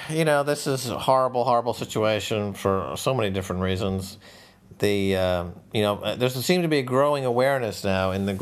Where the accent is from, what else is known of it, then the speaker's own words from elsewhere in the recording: Larchmont, New York, United States; born there; We moved to Larchmont before I was born from New York City.